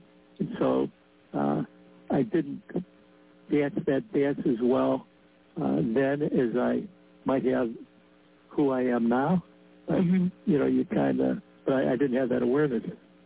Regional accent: Midwest, United States; You know, I grew up in the Midwest. My parents came from relatively humble backgrounds.

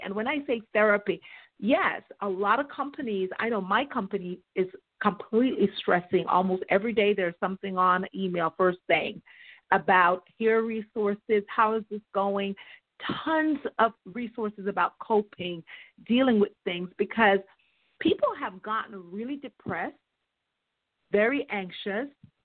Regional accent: Jamaica; I know I'm from Jamaica, and I'm married to a man from Haiti.

